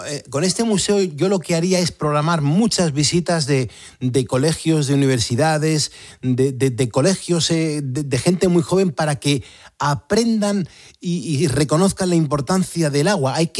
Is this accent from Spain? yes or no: yes; Madrid, Community of Madrid, Spain; yo soy de Madrid, pero amo los pueblos, amo las regiones pequeñas, amo España realmente